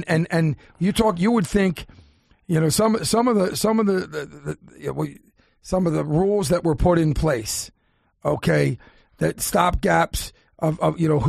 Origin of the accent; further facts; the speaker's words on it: Philadelphia, Pennsylvania, United States; listen, I'm from East Falls.